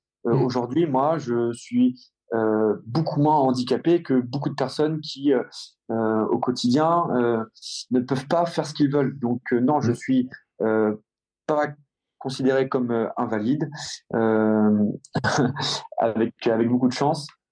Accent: Rouen, Normandy, France; J'assume, je suis normand, je suis rouennais, j'adore ma ville et ma région

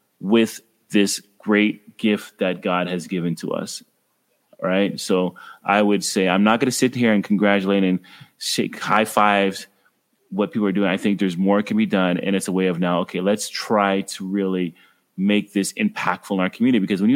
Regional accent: Ottawa, Ontario, Canada; I grew up in Ottawa, Ontario, Canada. And when I was born in the 70s

